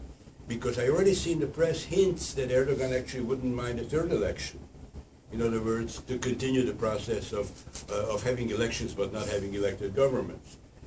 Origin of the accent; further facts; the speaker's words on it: Hungary; in the sense that Orban is getting away with it in my home country